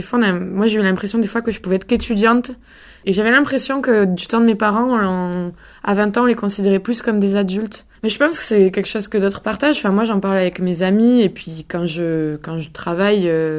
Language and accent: French; Montpellier, Occitanie, France; depuis que je suis à Montpellier, enfin je suis née à Montpellier, donc il y a un moment maintenant, il y a 24 ans. Et après j'ai fait le primaire et le collège en Calandrette.